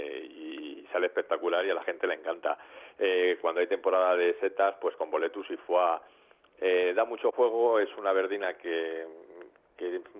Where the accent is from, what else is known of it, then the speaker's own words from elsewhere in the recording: Madrid, Community of Madrid, Spain; also born or lived in Santander; yo nací en Santander, pero soy criado en Madrid desde que tenía 7 meses.